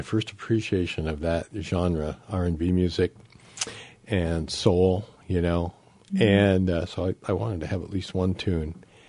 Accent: Denver, Colorado, United States; also born or lived in California / Salt Lake City; No, I was born in California. My family moved around. We lived in Salt Lake City for a while, and then in Denver. Denver is where I went through high school and most of grade school.

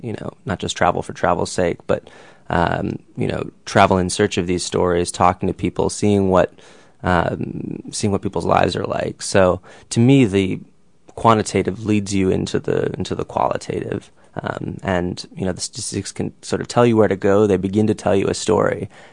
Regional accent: New York City, New York, United States; I grew up in New York City in Manhattan, currently live in Brooklyn.

